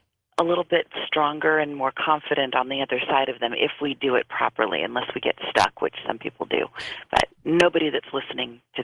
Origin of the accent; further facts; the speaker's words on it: California, United States; I'm from Southern California, so I'm really connected to the Mexican culture that really honors death